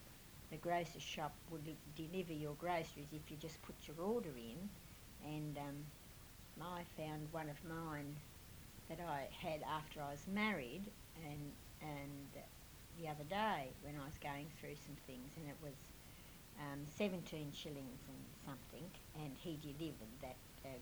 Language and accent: English; Penrith, New South Wales, Australia; born there; I live at 61 Jones Street. I was born on the 25th of the 1st, 1929, and I was born in Penrith, in Belmore Street, near the station.